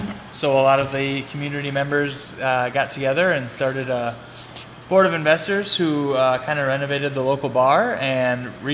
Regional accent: Tyler, Minnesota, United States; Okay, well, I'm originally from kind of in the area. I'm from Tyler, Minnesota, just down the road.

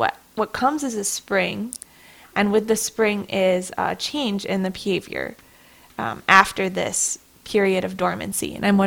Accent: Michigan, United States; also born or lived in Chicago; I do remember when I moved here, I grew up in Michigan and also in Chicago, and we have cold and snow.

